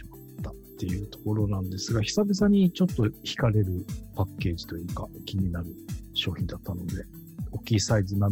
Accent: Yokohama, Kanagawa, Japan; 僕の地元のすぐそば、鶴見区駒岡です。

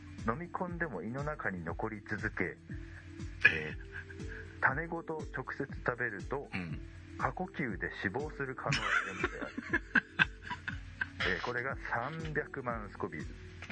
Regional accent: Yamagata, Japan; 地元山形で

